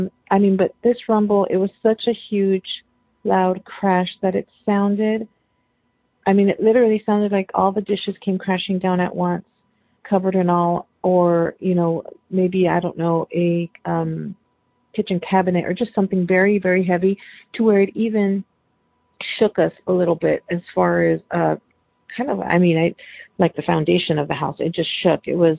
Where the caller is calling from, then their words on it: Texas, United States; I'm calling from Texas.